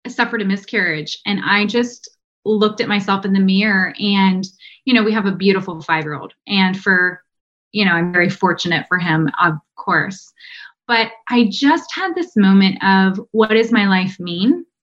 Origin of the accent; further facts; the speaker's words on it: Ohio, United States; acquiring materials for the largest contractor in Ohio. They're called Kokozi Construction, based out of my hometown.